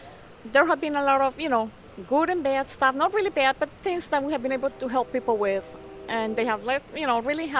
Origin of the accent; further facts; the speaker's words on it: Colombia; Yes, I'm originally from Colombia